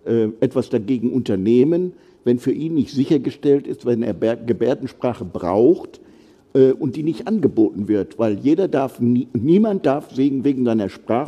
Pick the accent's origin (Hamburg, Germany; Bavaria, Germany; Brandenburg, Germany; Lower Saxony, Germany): Lower Saxony, Germany; Hanover; Ich komme aus Hannover.